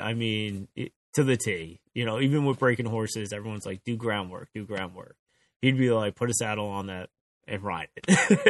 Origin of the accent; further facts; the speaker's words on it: Sandyston, New Jersey, United States; So I grew up in Sandiston, right? So that was already, you know, we're far out there.